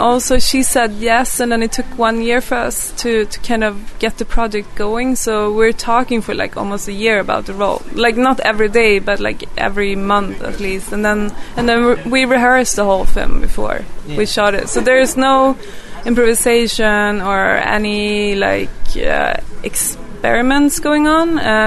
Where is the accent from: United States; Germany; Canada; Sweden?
Sweden; English is a second language; my personal memories growing up in Sweden, close to like a horse race track.